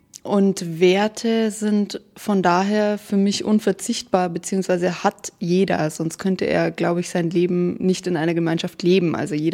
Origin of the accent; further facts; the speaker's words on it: Bavaria, Germany; now in Berlin, Germany; Ich bin ursprünglich aus Bayern, aus dem Bayerischen Wald, jetzt aber seit 1,5 Jahren in Berlin. Ich bin fast 27 Jahre alt